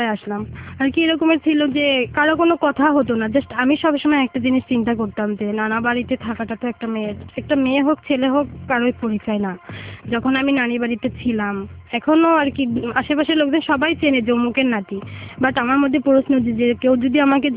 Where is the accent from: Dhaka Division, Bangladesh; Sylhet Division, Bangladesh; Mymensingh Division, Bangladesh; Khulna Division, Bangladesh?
Khulna Division, Bangladesh; Kushtia; আমাদের গ্রামের বাড়ির কথা কুষ্টিয়াতে